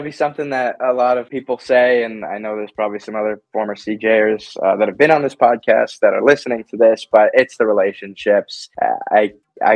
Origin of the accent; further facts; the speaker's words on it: Massachusetts, United States; also born or lived in Vermont / Chicago / Atlanta; now in Portland, United States; Born and raised in Massachusetts, went to college in Vermont. Before I ended up moving out to Chicago, then to Atlanta, and now back to where I reside up in Portland, Maine.